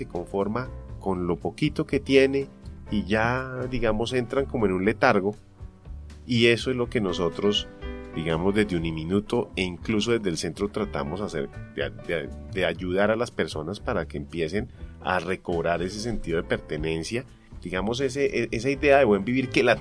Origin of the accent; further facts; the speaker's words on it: Bogotá, Colombia; Nosotros perdimos, por ejemplo, los que somos bogotanos, rolos.